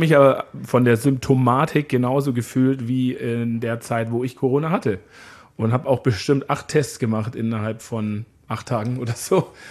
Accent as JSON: {"language": "German", "town": "Munich", "region": "Bavaria", "country": "Germany", "said": "ich komme ja aus München."}